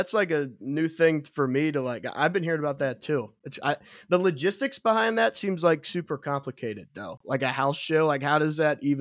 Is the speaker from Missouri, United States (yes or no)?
no; Cincinnati, Ohio, United States; I'm from Cincinnati, so I make my way down there every once in a while.